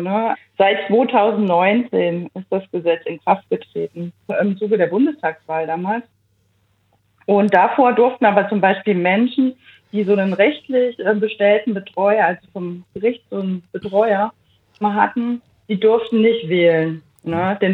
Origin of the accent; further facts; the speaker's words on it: Erfurt, Thuringia, Germany; also ich komme ja aus Erfurt